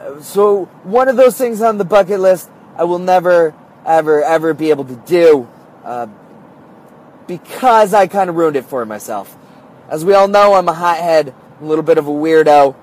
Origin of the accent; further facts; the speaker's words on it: Flemington, New Jersey, United States; also born or lived in New York; now in Vermont, United States; I was a really poor kid growing up in Flemington, New Jersey. I never expected the life that I had built for myself in New York or ending up in Vermont in the middle of nowhere